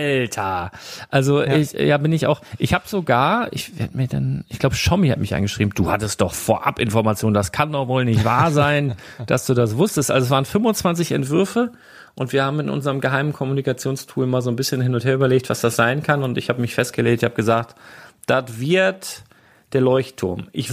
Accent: Northern Germany, Germany; ich bin Küstenkind hier, ne? Ich bin Norddeutscher

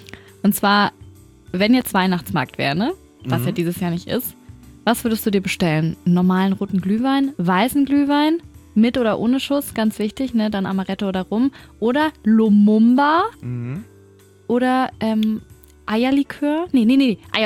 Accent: Hamburg, Germany; diesem traditionellen bei uns in Hamburg

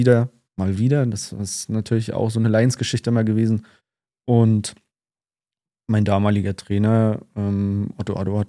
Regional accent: Northern Germany, Germany; Ich bin halt Norddeutscher, was soll ich machen?

